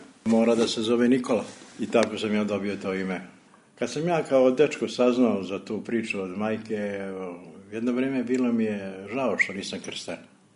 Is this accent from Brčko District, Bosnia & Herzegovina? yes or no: no; Kupres, Federation of Bosnia and Herzegovina, Bosnia & Herzegovina; born there; Rođen sam u Kupresu.